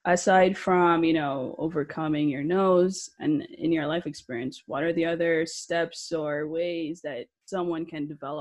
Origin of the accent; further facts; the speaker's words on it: Jamaica; what you explained with in relation to your name is something I can like relate to as like a Jamaican kid.